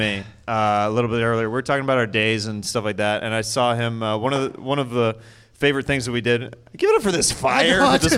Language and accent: English; Kansas, United States; I grew up in Kansas, and we're like, we don't do that stuff in Kansas.